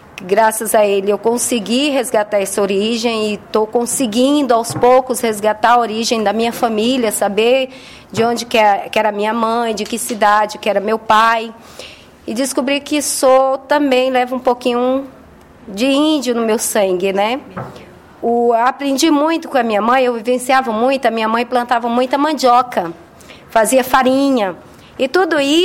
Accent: Rubim, Minas Gerais, Brazil; Eu sou do interior de Minas, uma cidade chamada Rubim, que é uma cidade hoje considerada como histórica, porque, na verdade, é uma cidade de exploração de minérios.

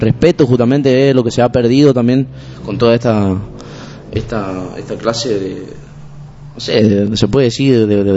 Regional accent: Argentina; si eso sí lo hablamos nacionalmente, acá como argentino, ¿no es cierto?

